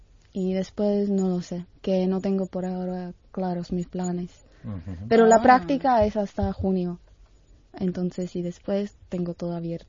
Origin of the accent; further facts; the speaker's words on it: Teplice, Ústí nad Labem Region, Czechia; born there; Spanish is a second language; also born or lived in Pilsen; mi pueblo donde nació, Teplice, como he dicho, que es un pueblo balneario, a donde viene mucha gente para curarse, que tiene muchos parques, muchos jardines y, bueno, mucha historia.